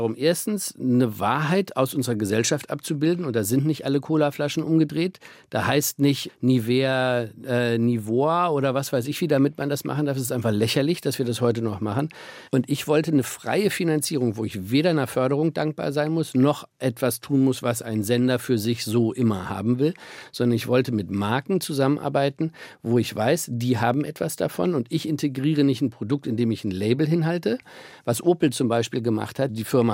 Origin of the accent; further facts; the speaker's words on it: Hannover, Lower Saxony, Germany; Hannover ist meine Heimat, da leben meine Eltern, da leben meine Schwiegereltern.